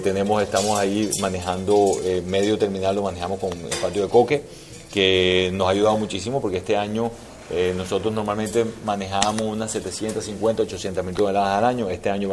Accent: Barranquilla, Atlántico, Colombia; con nuestro compromiso como barranquilleros de posicionar a Barranquilla como ese hub logístico

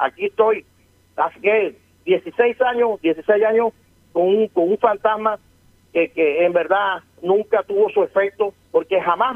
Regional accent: Caribbean coast, Colombia; como buen costeño que somos

